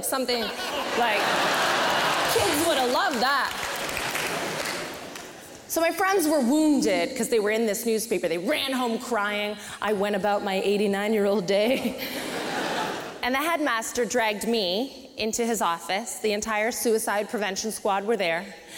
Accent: Sarnia, Ontario, Canada; So in year two, growing up in Sarnia, you had to write your academic goals for the year.

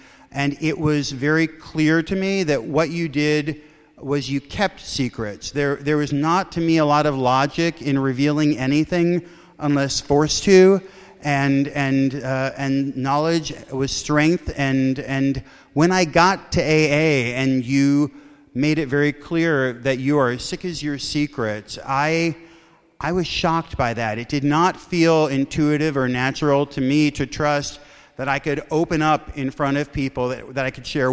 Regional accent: New York City, New York, United States; born there; I was born in Brooklyn, which is by far the coolest thing about my entire story. And believe me, for a white suburban kid who wanted street cred, being born in Brooklyn is the most street cred I've ever gotten

